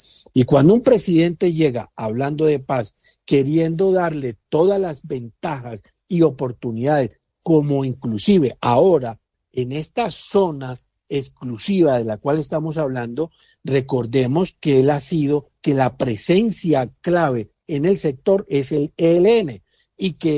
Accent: Colombia; Una de las cosas que es preocupante para mí como colombiano es la actitud de nuestros propios conciudadanos

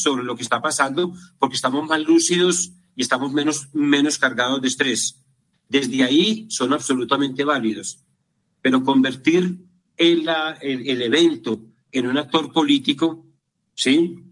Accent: Colombia; estas fiestas son importantes porque nos unen y nos recuerda que somos colombianos y podemos abrazarnos.

